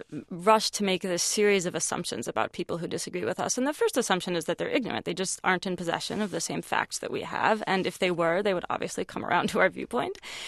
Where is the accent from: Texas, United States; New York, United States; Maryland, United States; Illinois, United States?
New York, United States; Yes, as a fellow New Yorker, I can second that.